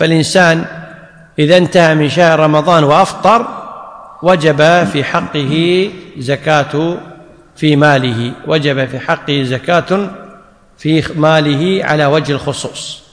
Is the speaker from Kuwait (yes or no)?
yes; Kuwait; مثل عندنا في الكويت العيش اللي يسمونها الرز